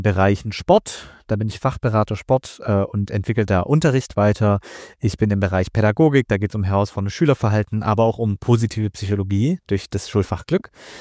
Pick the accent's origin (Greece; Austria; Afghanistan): Afghanistan; German is a second language; now in Germany; Wir sind ja als geflüchtete Menschen aus Afghanistan hergekommen und sind mit anderen zusammen geflohen, die es einfach nicht geschafft haben hierher.